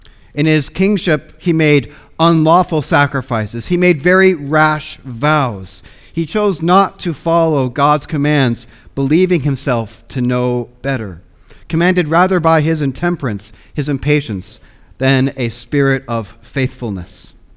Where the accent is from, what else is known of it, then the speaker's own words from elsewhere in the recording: Spokane, Washington, United States; When I was growing up in Spokane